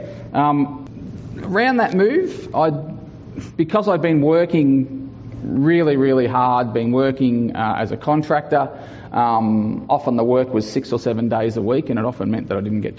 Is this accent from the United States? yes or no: no; Ballarat, Victoria, Australia; So I grew up in Victoria in a town called Ballarat